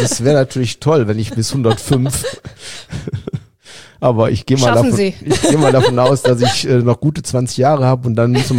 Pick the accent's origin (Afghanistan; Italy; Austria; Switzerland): Italy; Trentino-Alto Adige; Meran hat 30.000, so wie Hahn, wo ich herkomme.